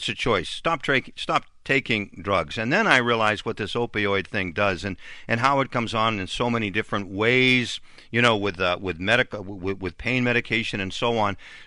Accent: Gloucester, Massachusetts, United States; Certainly, I'm from Gloucester

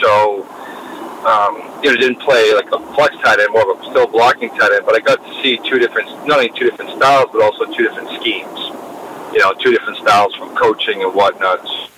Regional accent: Reading, Massachusetts, United States; I grew up in Reading, but I went to Malden Catholic High School. So I didn't go to Reading High

